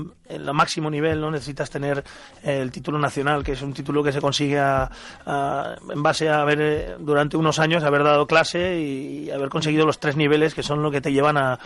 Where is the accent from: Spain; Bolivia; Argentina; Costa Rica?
Spain; San Sebastián, Basque Country; Yo sí, de Donostierra.